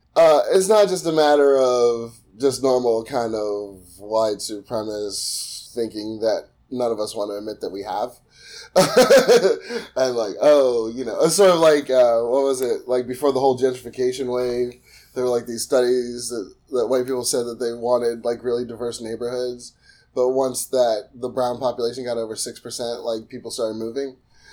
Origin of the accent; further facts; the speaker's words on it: Pittsburgh, Pennsylvania, United States; I'm a Jamaican. I grew up in a white working class section of Pittsburgh. I went to Catholic school.